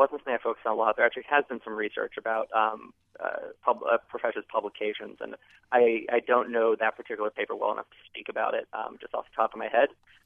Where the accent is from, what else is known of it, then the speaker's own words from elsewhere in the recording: New York City, New York, United States; I'm from New York City, but I'm a big Giants fan